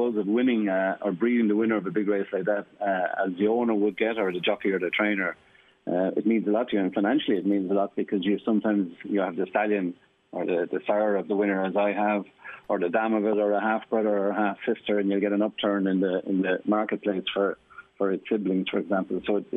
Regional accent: County Carlow, Ireland; And I'm from Carlow. We don't do that too often down there.

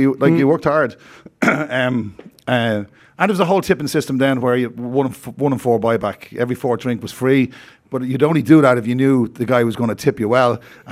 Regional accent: Dublin, Leinster, Ireland; moved away as an adult; now in United States; Couldn't get into construction because I was from Dublin.

